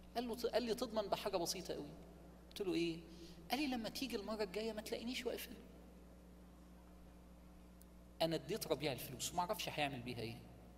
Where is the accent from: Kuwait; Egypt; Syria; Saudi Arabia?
Egypt; Alexandria, Alexandria Governorate; انا من اسكندرية اصلا، وكنت نازل اسكندرية سايق عربيتي